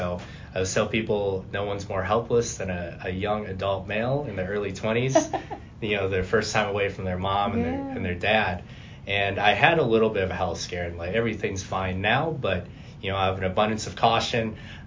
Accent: Fergus Falls, Minnesota, United States; So in brief, grew up here in Fergus Falls, raised here, graduated from the high school.

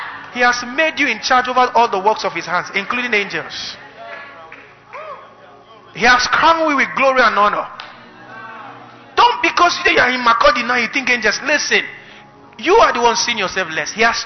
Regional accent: Kaduna, Kaduna State, Nigeria; I came from Kaduna. I know what our boys there can do.

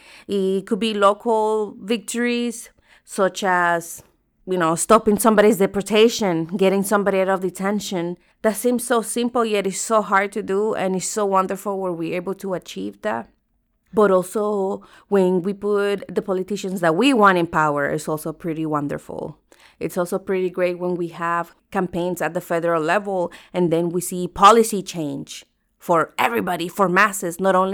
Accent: Florida, United States; I'm from Florida

